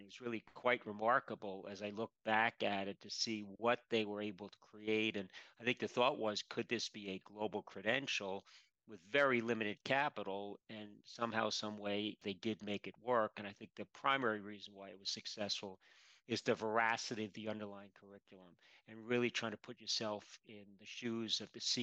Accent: Yonkers, New York, United States; So I grew up in Yonkers, New York, a decidedly solid middle-class community.

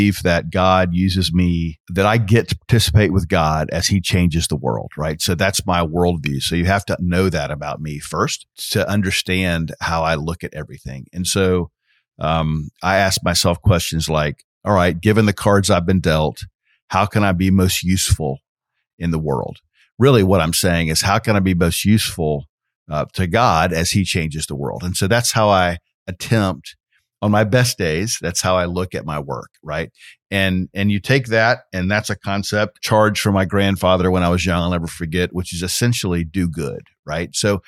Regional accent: Orlando, Florida, United States; I grew up here in Orlando, Florida, and was educated as an accountant.

